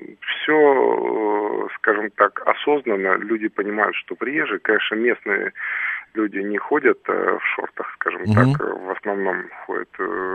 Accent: Kaspiysk, Dagestan, Russia; born there; now in Moscow, Russia; Я сам родился в Дагестане, и в городе Каспийск.

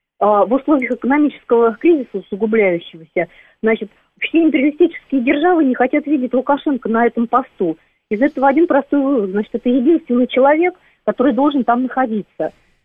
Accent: Moscow, Russia; Я гражданка России, я москвичка, уже тут, да, давным-давно, не в первом поколении.

